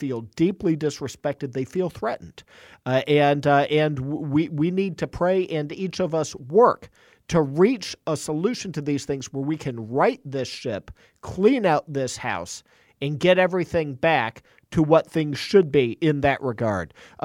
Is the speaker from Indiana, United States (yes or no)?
yes; Indiana, United States; From my home state, the Hoosier State, the crossroads of America, the great state of Indiana.